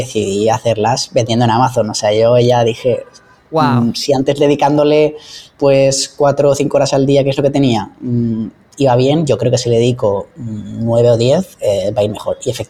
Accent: Alicante, Valencian Community, Spain; Pues justamente ahora estoy en Colombia, llevo ya aquí un mes, pero bueno, yo soy de España, la parte de Alicante.

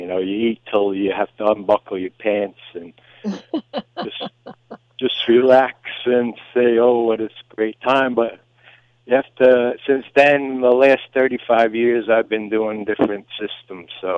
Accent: New York, United States; now in Florida, United States; I come from New York, so I really haven't made too many friends

